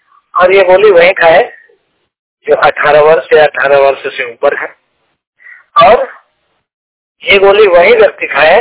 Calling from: Uttar Pradesh, India; जिला मिर्जापुर उत्तर प्रदेश से बात कर रहा हूँ।

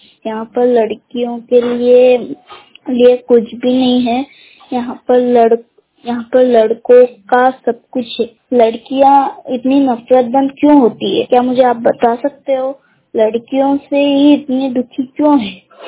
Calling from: Kelod, India; मैं MP जिला से बोल रही हूँ और मैं केलोद गांव में हूँ और मैं केलोद गांव में से बोल रही हूँ।

